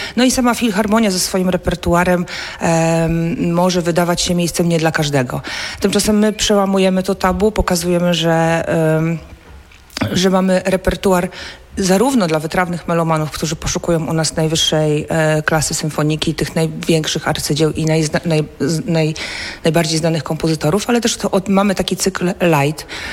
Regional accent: Gorzów Wielkopolski, Lubusz Voivodeship, Poland; Tak, jestem rodowitą gorzowianką.

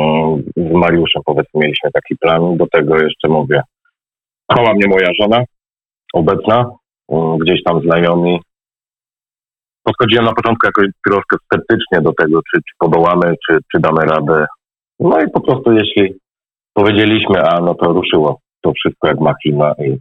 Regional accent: Greater Poland Voivodeship, Poland; Ja mam serducho, gdzie pochodzę z Wielkopolski

